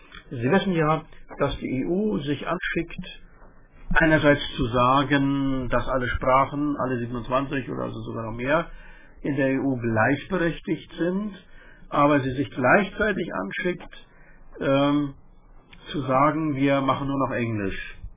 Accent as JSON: {"language": "German", "region": "East Germany", "country": "Germany", "said": "Und da müssen wir uns hier als Ostdeutsche immer wieder daran gewöhnen"}